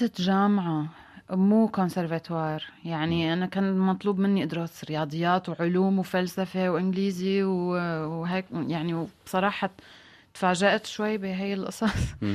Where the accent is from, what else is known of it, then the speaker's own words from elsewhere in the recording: Syria; الكل أمريكان ما عدا أنا سورية.